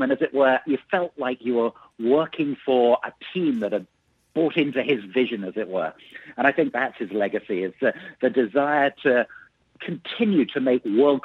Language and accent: English; England, United Kingdom; now in United States; I'm not from California originally, but growing up in England, I'd of course heard